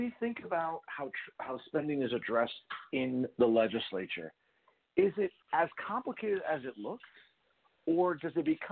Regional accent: New Jersey, United States; as the son of a Cuban mother, you know, I share the same cultural background as you do, Rudy, and growing up in Nazi County my whole life, you know, living in the city for as long as I have. Listen, I'm the son of immigrants, as are you.

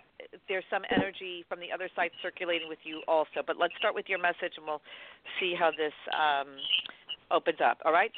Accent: Manhattan, New York, United States; Well, I'm a Latin from Manhattan, so you can have your Brooklyn.

